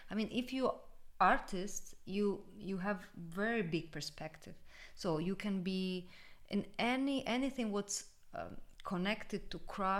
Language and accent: English; United States; look, I'm American, but look how I see what's going on in your country.